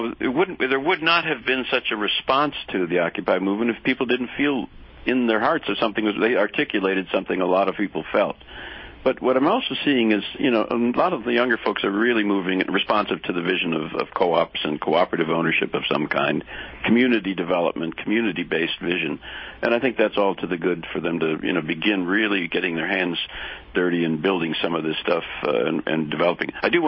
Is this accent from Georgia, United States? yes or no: no; Wisconsin, United States; Okay, well, I'm a Midwesterner myself. I'm from Wisconsin originally.